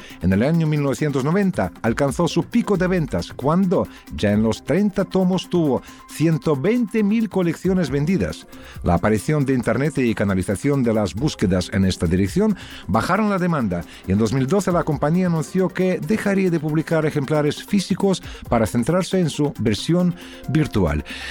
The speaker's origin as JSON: {"language": "Spanish", "town": "Perm", "region": "Perm Krai", "country": "Russia", "tie": "born or raised there", "said": "Esto fue cuando yo era niño y vivía en mi patria chica, la ciudad de Permio, en los Urales."}